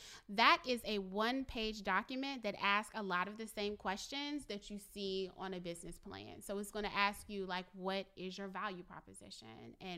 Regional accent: Richmond, Virginia, United States; because I'm from Richmond

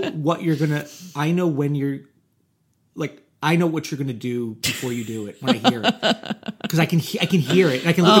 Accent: Midwest, United States; so I grew up in the Midwest.

